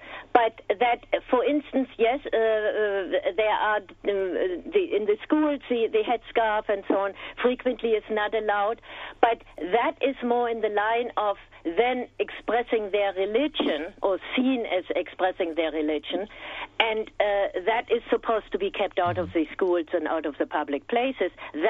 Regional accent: Germany; moved away as an adult; now in United States; I've lived here for 45 years. I grew up in Germany, in East Germany.

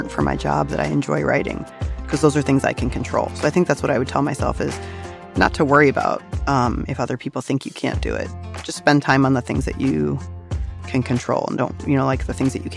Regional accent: Virginia, United States; I grew up in Virginia.

